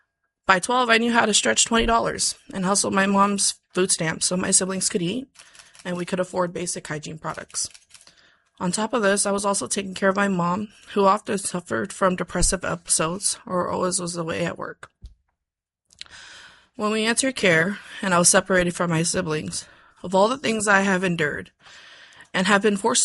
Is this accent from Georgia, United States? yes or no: no; Anchorage, Alaska, United States; I'm from Anchorage, and I am here to testify in support of House Bill 157.